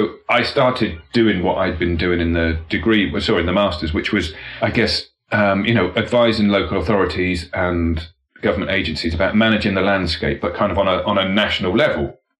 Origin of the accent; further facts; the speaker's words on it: South West England, United Kingdom; also born or lived in Winchester / London / Whitstable; and I'm from Devon and all of that.